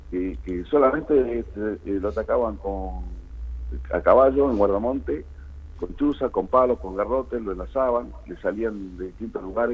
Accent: Guachipas, Salta, Argentina; also born or lived in Sauce Redondo; nací en Sauce Redondo, soy de Guachipa y soy de la provincia de Salta.

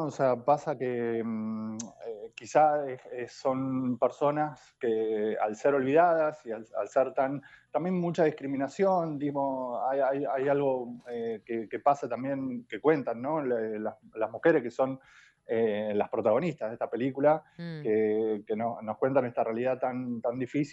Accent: Argentina; nos une como argentinos, argentinas

